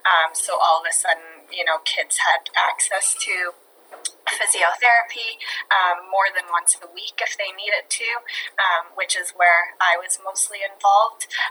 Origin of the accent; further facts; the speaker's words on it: Canada; but being Canadian, it just feels especially close to home.